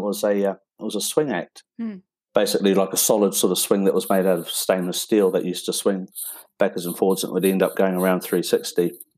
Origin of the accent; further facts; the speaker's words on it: New Zealand; Well, I started in the circus business back in New Zealand. I'm from New Zealand.